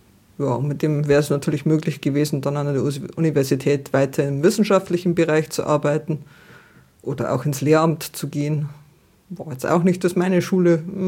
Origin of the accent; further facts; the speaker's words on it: Bavaria, Germany; Ich bin eingewandert, genau. Ich stamme ursprünglich aus dem Landkreis Altötting. Bin ja geborene Altöttingerin quasi, dann in einem kleinen Ort in der Nähe aufgewachsen, Trostberg in die Schule gegangen, in Passau studiert, in Rom im Freijahr gewesen und dann schließlich zur Ausbildung in München gelandet.